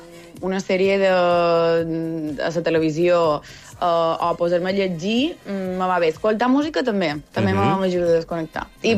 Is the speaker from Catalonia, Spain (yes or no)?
no; Sencelles, Balearic Islands, Spain; aquest cap de setmana és la fira del meu poble, de Sencelles.